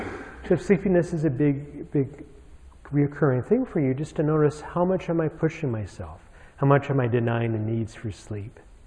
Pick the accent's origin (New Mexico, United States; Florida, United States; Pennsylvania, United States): New Mexico, United States; Albuquerque; I grew up in New Mexico in Albuquerque.